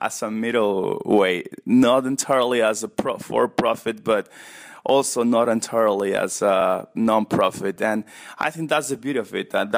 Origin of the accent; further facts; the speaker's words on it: Mexico; moved away as an adult; also born or lived in Germany / Brazil; now in United States; I'm from Mexico originally. I study half of my undergrad in Mexico, half of it in Germany. I worked for 2 years in Siemens in Munich. After that, I was transferred to Brazil. I lived for 2 years in Brazil.